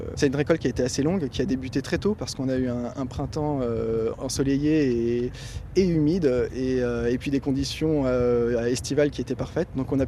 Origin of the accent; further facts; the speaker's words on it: Grand Est, France; Bah parce que je suis lorrain et que j'ai toujours entendu parler de la Mirabelle depuis que je suis petit.